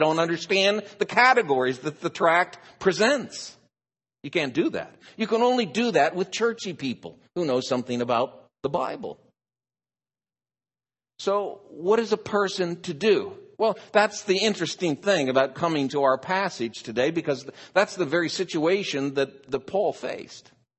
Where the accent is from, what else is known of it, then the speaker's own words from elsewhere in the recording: Oregon, United States; Or if you go to my home state, Oregon, it's very liberal.